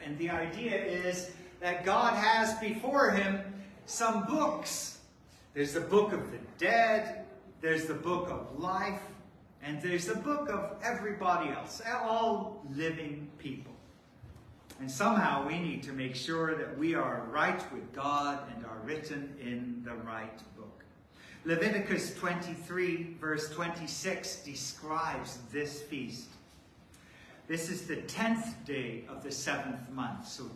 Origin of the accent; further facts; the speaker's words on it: Vancouver, British Columbia, Canada; also born or lived in London, United Kingdom; I grew up in Vancouver, Canada, and, you know, Jewish people there are more relaxed. But my wife and I spent 10 years in London serving with Chosen People Ministries.